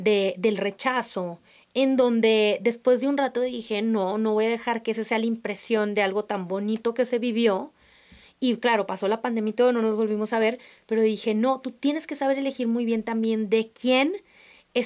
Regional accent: Monterrey, Nuevo León, Mexico; now in Mexico City, Mexico; yo soy de Monterrey

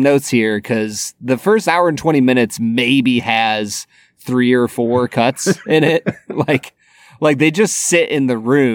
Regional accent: United States; just watching it as a American who only speaks English

